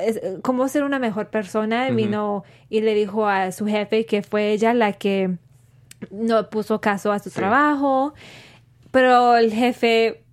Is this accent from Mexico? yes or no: yes; Mexico; Y nosotros siendo mexicanos sabemos que la gente somos de diferentes